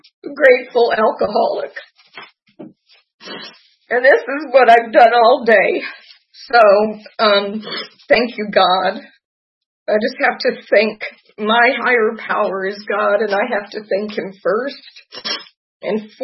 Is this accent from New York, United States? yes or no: no; Barstow, California, United States; born there; I am one of 8 kids, and I was born in Barstow, California. And we moved around a lot.